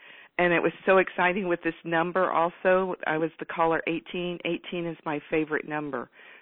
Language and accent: English; United States; Yes, I'm Native American, and I know I have a lot of ancestral stuff that goes on.